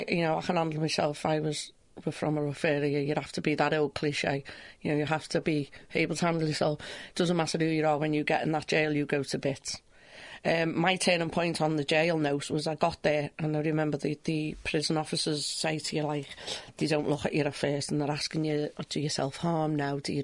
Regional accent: Liverpool, North West England, United Kingdom; accent: Scouse; now in York, United Kingdom; Oh, yeah, I am from Liverpool, not from York.

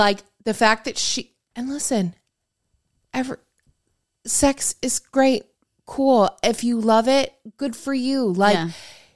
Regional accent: Grand Rapids, Michigan, United States; Okay, let's talk about the other girl that's from Grand Rapids, Michigan, because that's my hometown.

